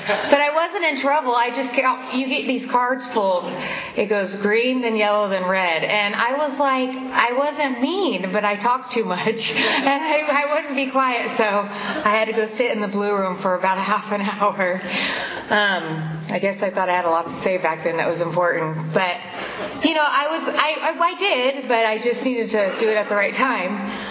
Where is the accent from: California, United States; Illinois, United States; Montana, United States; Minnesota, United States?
California, United States; Lemoore; I grew up in Lemoore. I lived in Visalia throughout college, but I grew up in Lemoore. I grew up in a really good home.